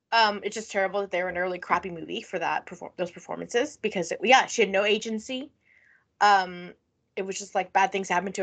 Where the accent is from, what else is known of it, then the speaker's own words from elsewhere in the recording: Fort Worth, Texas, United States; born there; I was born in Fort Worth.